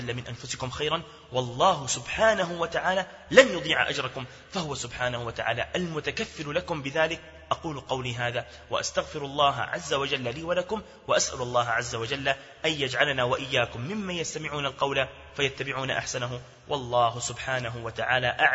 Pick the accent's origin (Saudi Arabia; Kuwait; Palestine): Palestine; من أهل فلسطين أكثر فاعلية في مجتمعاتنا وواقعنا